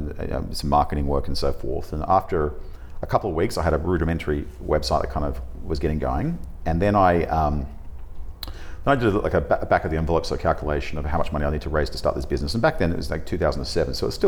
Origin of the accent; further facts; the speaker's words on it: Indonesia; I grew up in Indonesia